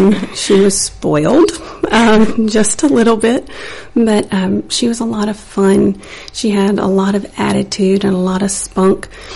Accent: Hartselle, Alabama, United States; We're from Hartselle, so just right up the road from here. And our town just came out like crazy.

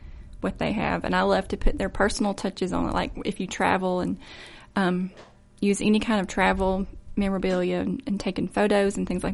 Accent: Hayden, Alabama, United States; I grew up in Hayden, which is...

